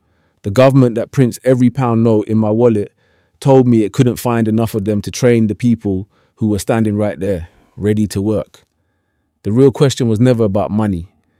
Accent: Reddish, North West England, United Kingdom; I grew up in Reddish, with my dad driving the 192 bus route and my mum helping kids with their reading at the local primary.

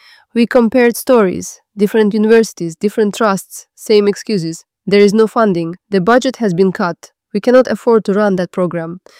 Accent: Bucharest, Romania; moved away as an adult; now in London, United Kingdom; I grew up in Bucharest and came to London at 18 to study biomedical sciences at Queen Mary University.

